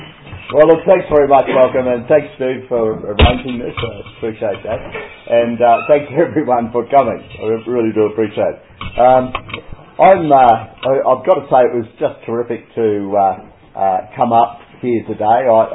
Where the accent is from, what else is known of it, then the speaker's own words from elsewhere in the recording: Brisbane, Queensland, Australia; I grew up in Brisbane.